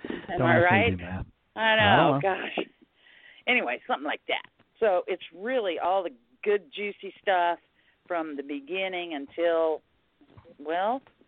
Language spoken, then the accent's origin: English; Dallas, Texas, United States; He's going to be in my hometown, Dallas, on Sunday, and Austin, Texas after that.